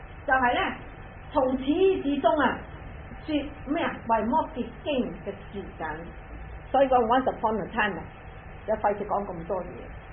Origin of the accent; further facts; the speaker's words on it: China; 好似我哋中國人都係噶，總之咁嘅事發生